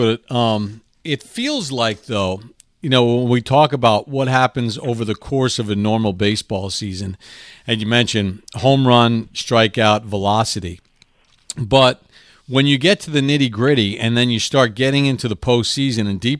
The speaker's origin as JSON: {"language": "English", "town": "Bronx", "region": "New York", "country": "United States", "tie": "born or raised there", "said": "I'm an American League guy through and through, Bronx native, shadows of Yankee Stadium."}